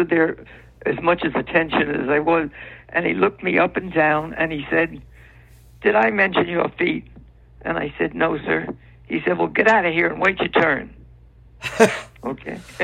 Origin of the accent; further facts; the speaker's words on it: Brooklyn, New York, United States; I grew up in Brooklyn, New York.